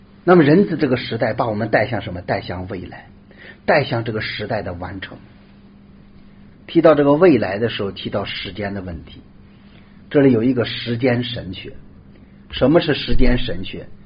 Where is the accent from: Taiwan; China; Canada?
China; 或者说就像我们中国人老百姓说的，今朝有酒今朝醉